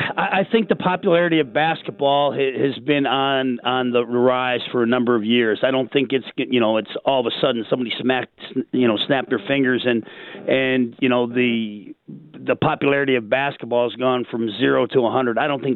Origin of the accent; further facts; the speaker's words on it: Fort Erie, Ontario, Canada; When I was young, I grew up in Fort Erie, Ontario, right across the border from Buffalo